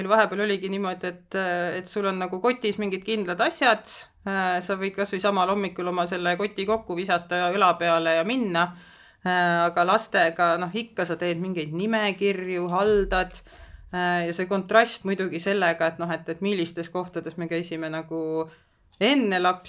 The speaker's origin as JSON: {"language": "Estonian", "town": "Tartu", "region": "Tartu County", "country": "Estonia", "said": "me ise muidu oleme tartlased"}